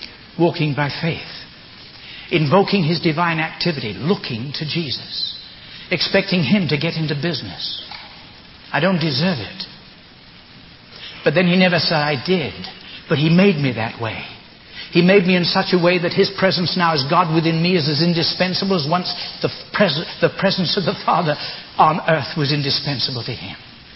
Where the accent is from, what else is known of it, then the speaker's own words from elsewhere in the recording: England, United Kingdom; born there; And my face was white, and I was born in England.